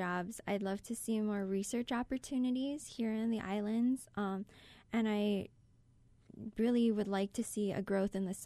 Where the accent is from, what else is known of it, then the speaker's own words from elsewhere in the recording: Keaau, Hawaii, United States; growing up in Keaau, as one of the underprivileged people there